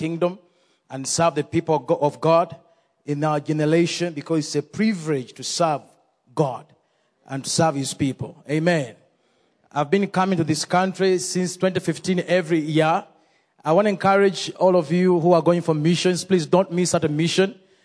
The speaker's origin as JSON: {"language": "English", "country": "Uganda", "said": "I come from Uganda, as you've heard. I am married. I have one little daughter, 9 months. So I'm going back home to meet my family."}